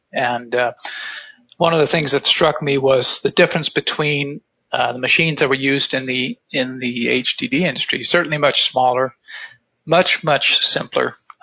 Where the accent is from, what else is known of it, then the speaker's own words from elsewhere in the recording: Iceland; moved away as an adult; now in United States; Yes, correct. Grew up in Iceland. My family still lives there, but as I had finished my engineering education in Iceland, most of us at the tim